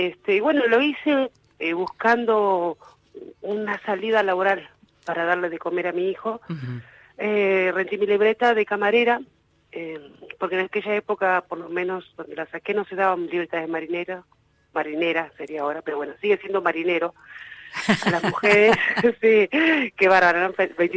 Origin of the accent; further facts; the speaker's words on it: Puerto Madryn, Chubut, Argentina; also born or lived in Trelew; now in Mar del Plata, Argentina; Yo soy nacida en Trelew, me crié en Puerto Madryn. Uh-huh. Y en este momento resido en Mar del Plata por temas laborales.